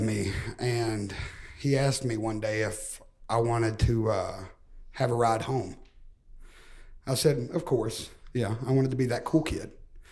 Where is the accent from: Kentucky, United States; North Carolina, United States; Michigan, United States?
Kentucky, United States; Cumberland; also born or lived in Harlan County, Kentucky; So I was born in Harlan County, Kentucky.